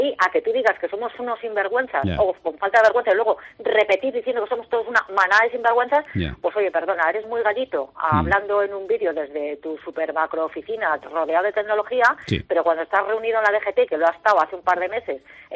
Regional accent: Salamanca, Castile and León, Spain; pongo siempre el ejemplo de Salamanca, ¿no? Que es mi tierra.

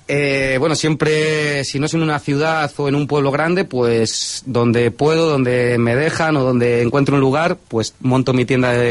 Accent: Muñoveros, Castile and León, Spain; desde casa, desde mi pueblo, desde Muñoveros en Segovia

